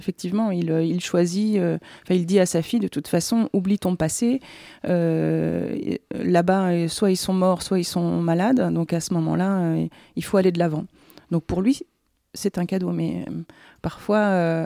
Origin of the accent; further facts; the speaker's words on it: Caen, Normandy, France; Si, ouais, je suis normande aussi. Mais pas de Cherbourg, de Caen.